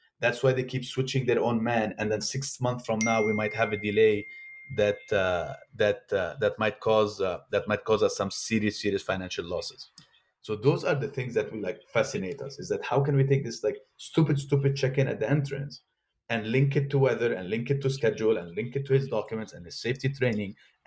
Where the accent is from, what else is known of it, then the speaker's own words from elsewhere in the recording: Florida, United States; I'm from South Florida, right? Anything in Miami, you're having your 85, 90% humidity